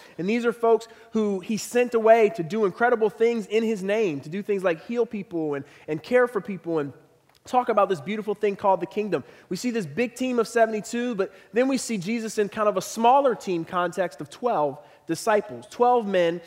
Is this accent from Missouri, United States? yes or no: no; Philadelphia, Pennsylvania, United States; now in Cincinnati, United States; I learned about this when I moved to Cincinnati from Philadelphia. In Philly, have a lot of family there